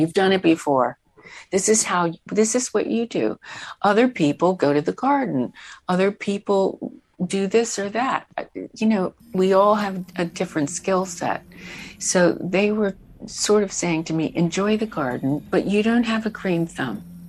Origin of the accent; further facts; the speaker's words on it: United States; now in United Kingdom; I'm an American telling an Australian this